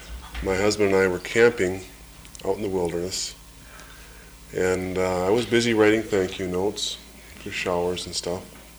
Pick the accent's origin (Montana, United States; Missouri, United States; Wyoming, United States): Montana, United States; from Montana.